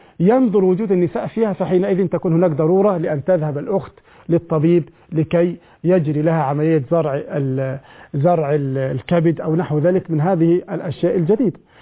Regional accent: Egypt

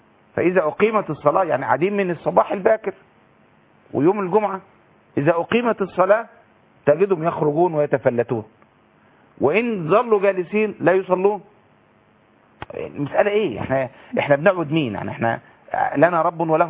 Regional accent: Egypt; أنا النهاردة بقول أنا راجل مصري

